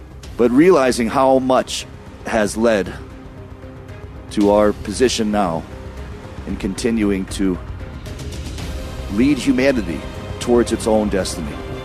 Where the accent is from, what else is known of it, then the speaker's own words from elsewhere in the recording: Michigan, United States; at least where I grew up in Michigan, by the time Thanksgiving rolls around.